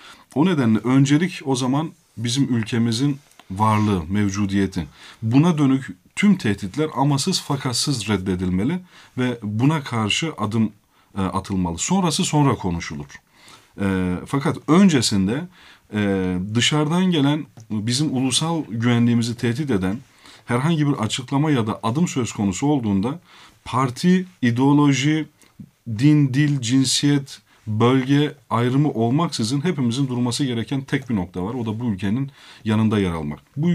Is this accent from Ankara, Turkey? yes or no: no; Malatya, Turkey; first language Kurdish; Turkish is a second language; Ben Malatyalıyım. Annem Türkçe bilmez.